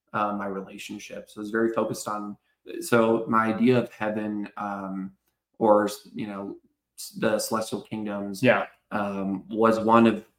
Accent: Idaho, United States; also born or lived in Utah; I grew up in Idaho. I grew up in Utah.

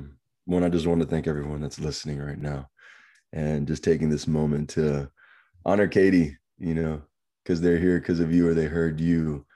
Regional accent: Seaford, New York, United States; So I'm from New York, Long Island, New York. I grew up in this little town, Seaford.

